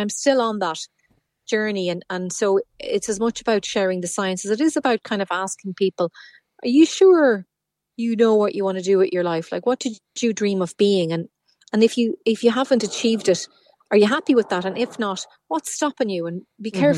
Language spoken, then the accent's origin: English; Dundalk, Leinster, Ireland; I grew up in Dundalk and, you know, wanted a boyfriend.